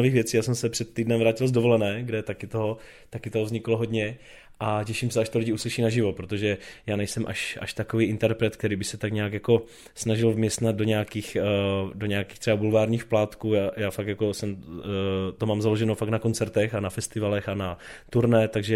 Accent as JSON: {"language": "Czech", "town": "Kopřivnice", "region": "Moravian-Silesian Region", "country": "Czechia", "lives_now": "Brno, Czechia", "said": "já teda jsem původem ze Severní Moravy, nebo Moravskoslezská z Kopřivnice a připadá mi, že lidi u nás jsou takový hodně jako kdyby uzavření do sebe a je to tam takový jako drsný, je ta krajina."}